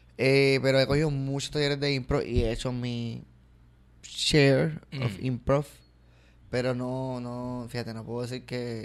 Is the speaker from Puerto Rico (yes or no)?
yes; San Juan, Puerto Rico; Yo soy de San Juan de Puerto Nuevo.